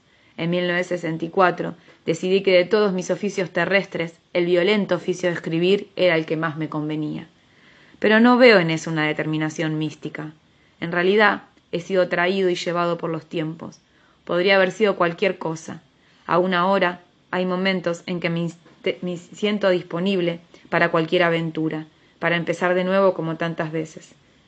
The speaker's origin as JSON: {"language": "Spanish", "town": "Choele Choel", "region": "Río Negro", "country": "Argentina", "tie": "born there", "said": "Nací en Choel Echoel, que quiere decir corazón de palo."}